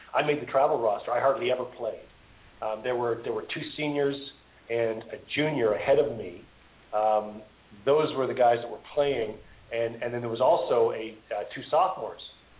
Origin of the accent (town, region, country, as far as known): Canada